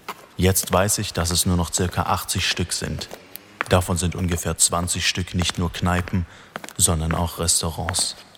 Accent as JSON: {"language": "German", "region": "Baden-Württemberg", "country": "Germany", "tie": "born or raised there", "said": "Mein Heimatort ist eine Kleinstadt in Baden-Württemberg. Ein ländliches, ruhiges und familiäres Städtchen."}